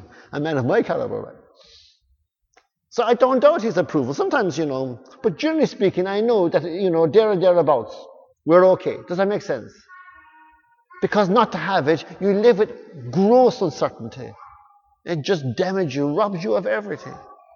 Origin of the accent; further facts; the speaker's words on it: Ireland; And they said many years ago that no hugging Jesus, we're Irish